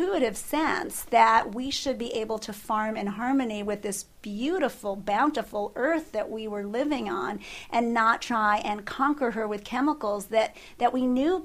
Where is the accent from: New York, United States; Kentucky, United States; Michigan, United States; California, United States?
New York, United States; Brooklyn; born there; also born or lived in Manhattan; I was born in Brooklyn in 1963, before Brooklyn was cool. You were embarrassed to have been born in Brooklyn when I was born in Brooklyn. And I moved to Manhattan for high school.